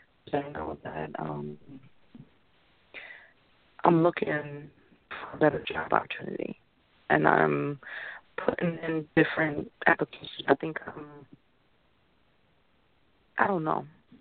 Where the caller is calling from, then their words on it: Connecticut, United States; I'm calling from Connecticut tonight.